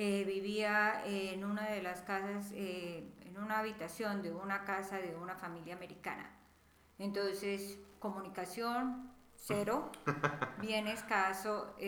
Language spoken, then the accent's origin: Spanish; Colombia; nací en Colombia y crecí en Colombia.